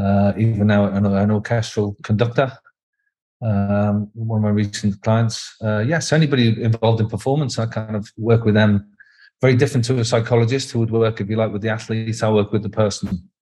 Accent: Liverpool, North West England, United Kingdom; accent: Scouse; moved away as an adult; now in London, United Kingdom; But I left Liverpool when I was 18, born in Walton, lived in Aintree, and went down to London to do a philosophy degree. And then music was my first love. I'm a cliche scouser in that music and football are the only t

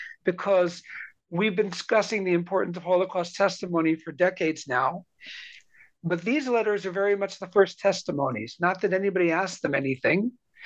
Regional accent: New Providence, New Jersey, United States; Well, I grew up in a small town called New Providence, New Jersey, which is about 18 miles west of New York City. And I grew up in a Jewish communit

